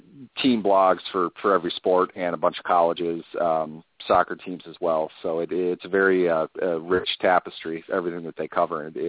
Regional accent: Minnesota, United States; I grew up in Minnesota. My father got transferred around for work a bunch, but all my roots are in Pittsburgh

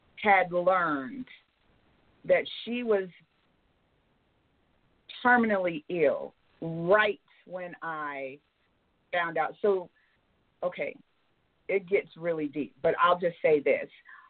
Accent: Terre Haute, Indiana, United States; I'm from Terre Haute, Indiana, so it was a three-hour drive on Highway 41

